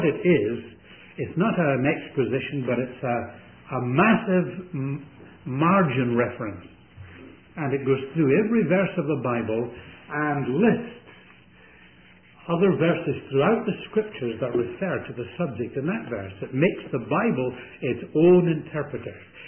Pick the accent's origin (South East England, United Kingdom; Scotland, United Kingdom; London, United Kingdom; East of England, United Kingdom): Scotland, United Kingdom; even though I'm a Scotsman.